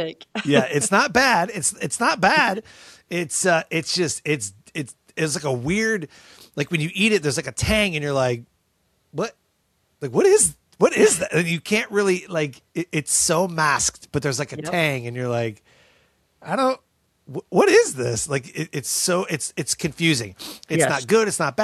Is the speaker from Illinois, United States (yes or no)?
no; Detroit, Michigan, United States; Like I'm from Detroit, so the closest we do barbecue would be like maybe St. Louis style, but more like Kansas City, I think.